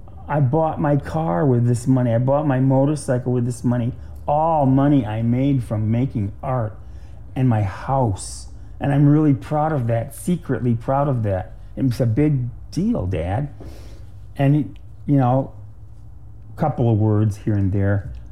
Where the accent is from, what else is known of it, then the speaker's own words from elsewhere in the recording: Detroit, Michigan, United States; also born or lived in Chicago; I grew up in Detroit 25 years, and then I lived in Chicago for 3 years, and I moved here from Chicago